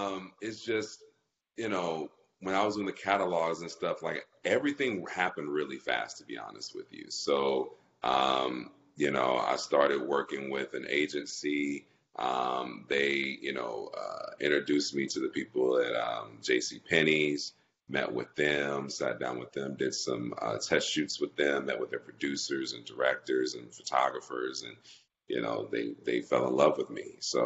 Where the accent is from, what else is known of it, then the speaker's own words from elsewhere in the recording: Austin, Texas, United States; also born or lived in Houston; I lived all over the country. So I moved a lot growing up. My dad's a Hall of Fame football coach. So we picked up and moved around a lot. And I spent the majority of my time in Austin.